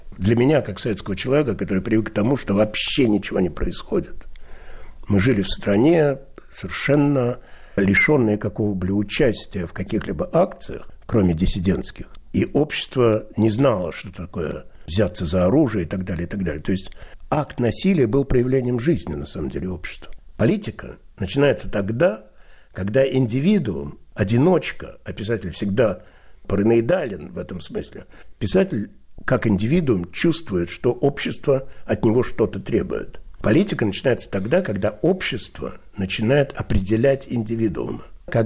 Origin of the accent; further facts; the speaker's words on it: Moscow, Russia; born there; Я родился в Москве, в Марьиной Роще.